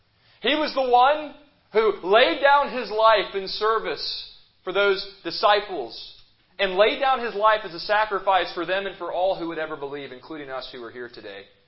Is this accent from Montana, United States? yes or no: no; Texas, United States; I'm from Texas where there's no such thing as government in the eyes of many people down there.